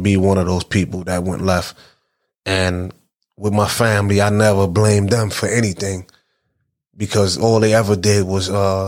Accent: Brooklyn, New York, United States; I'm from Flatbush. I'm from East 31st. I'm from the whole Vandeveer, that whole Vandeveer area. And I grew up there, went to school there, PS 269, the main building, the annex, you know, went to Walt Whitman, went to Erasmus. So I am Flatbush.

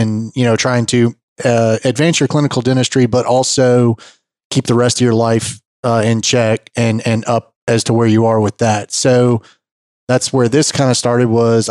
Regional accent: Tennessee, United States; I graduated from UT in Memphis. I'm from Middle Tennessee.

